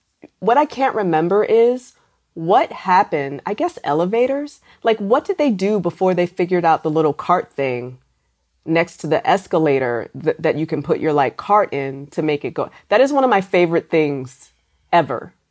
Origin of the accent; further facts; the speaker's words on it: Maryland, United States; I'm from Maryland.